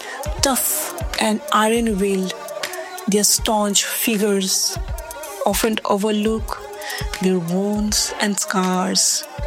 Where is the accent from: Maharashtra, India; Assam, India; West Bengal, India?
Assam, India; Margherita; English is a second language; from Margarita, Assam, India.